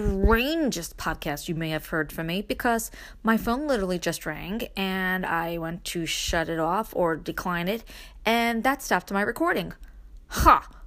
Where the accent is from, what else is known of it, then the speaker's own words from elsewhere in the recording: Brooklyn, New York, United States; moved away as an adult; now in Upstate New York, United States; I grew up in Brooklyn. I was raised there, got married. I moved to upstate.